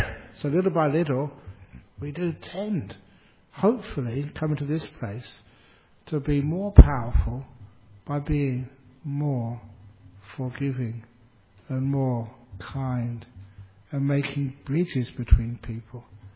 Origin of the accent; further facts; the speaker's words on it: Australia; And I replied, "Oh, I am from Australia."